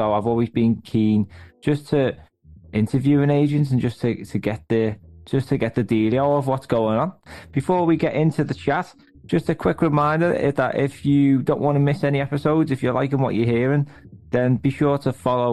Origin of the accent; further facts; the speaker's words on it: Liverpool, North West England, United Kingdom; And of course, it's also based in my hometown, Liverpool. And if anyone listening at home doesn't know much about Scousers, we're very proud people.